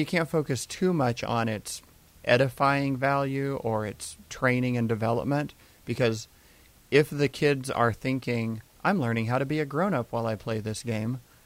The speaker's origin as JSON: {"language": "English", "region": "Kentucky", "country": "United States", "said": "no, I'm from Kentucky, where when the TVs break, you buy a new TV and stack it on top."}